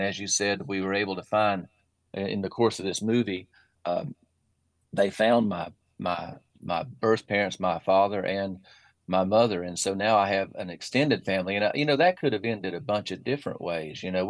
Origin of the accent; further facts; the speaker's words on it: Troutman, North Carolina, United States; And two, I was a kid from Troutman in Statesville, North Carolina, in the middle of Los Angeles, which is as big a culture shock as you could imagine.